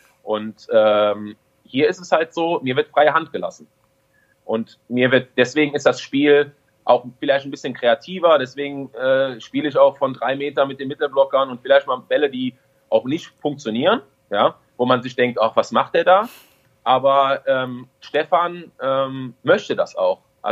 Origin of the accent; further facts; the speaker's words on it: Düren, North Rhine-Westphalia, Germany; also born or lived in Friedrichshafen; Ich bin ja aus Düren nach Friedrichshafen gegangen. 3 Jahre war ich in Ausbildung